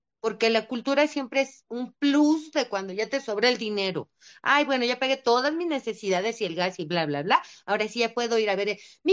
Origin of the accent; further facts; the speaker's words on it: Mexico; sobre la defensa de nuestra identidad, que somos mexicanos, que tenemos un origen